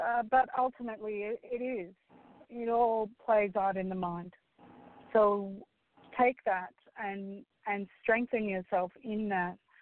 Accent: Scotland, United Kingdom; As a Scot, that is something that we learned as Scots a long time ago, because we were persecuted by the English for so many centuries.

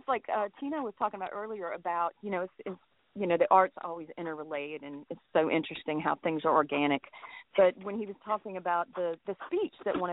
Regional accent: Georgia, United States; And I'm from Georgia, so she's big here.

